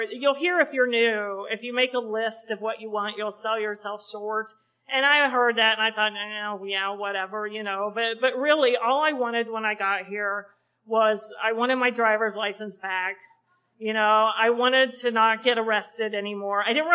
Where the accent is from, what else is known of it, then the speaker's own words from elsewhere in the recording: Oxford, Ohio, United States; So I grew up in Oxford, Ohio. That was my first resentment. I did not want to be from Ohio. I didn't want to grow up in Ohio. I thought Ohio was uncool.